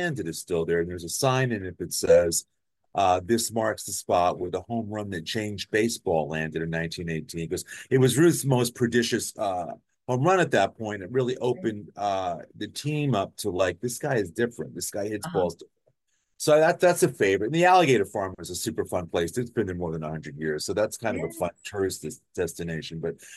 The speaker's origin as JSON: {"language": "English", "town": "New York City", "region": "New York", "country": "United States", "said": "I'm from New York originally, so I get what good pizza is"}